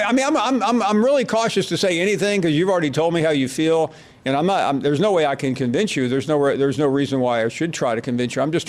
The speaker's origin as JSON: {"language": "English", "region": "the South", "country": "United States", "tie": "born or raised there", "said": "And I grew up in the South, of course I heard it."}